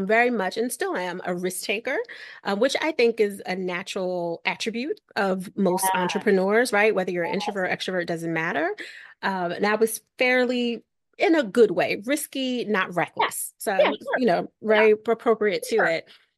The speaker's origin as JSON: {"language": "English", "town": "Philadelphia", "region": "Pennsylvania", "country": "United States", "said": "I'm from Philadelphia. Excuse you."}